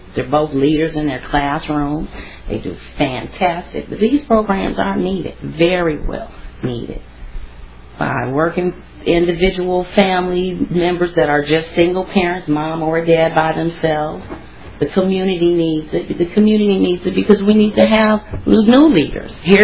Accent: Illinois, United States; since I didn't know what areas they were talking about because I was from Illinois

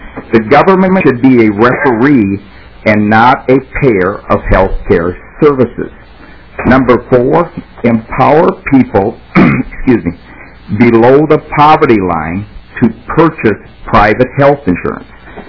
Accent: Glenville, Minnesota, United States; I'm from Glenville, Minnesota. I've sold health insurance in the state for over 30 years.

